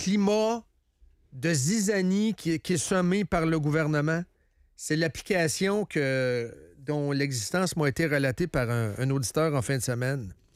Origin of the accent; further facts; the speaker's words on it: Canada; Moi, je suis un Canadien.